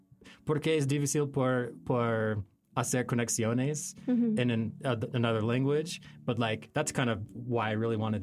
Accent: Colorado, United States; also born or lived in New Mexico; Yeah, I'm actually from Colorado, but I lived in New Mexico for 3 years.

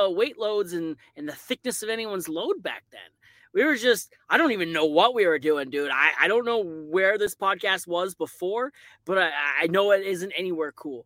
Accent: Newfoundland and Labrador, Canada; now in Fort McMurray, Canada; I'm a newfie. I live in Fort Mac. I don't work the oil patch.

